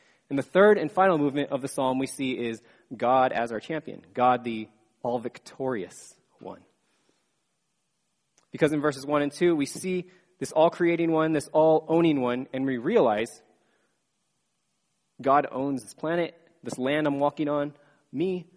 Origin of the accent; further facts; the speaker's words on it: Sacramento, California, United States; And my hometown of Sacramento had a parade like this a few years ago.